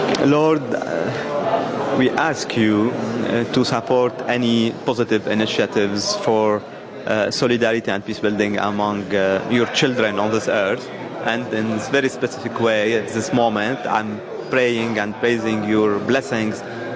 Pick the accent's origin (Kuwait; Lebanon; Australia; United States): Lebanon; I'm coming from Lebanon.